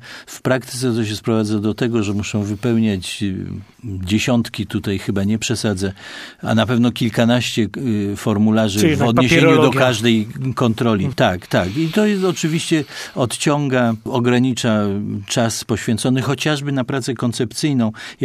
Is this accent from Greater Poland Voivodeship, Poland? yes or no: yes; Poznań, Greater Poland Voivodeship, Poland; ja jestem urodzonym poznaniakiem, tu jest mój dom, tu się dobrze czuję, tu jest moja rodzina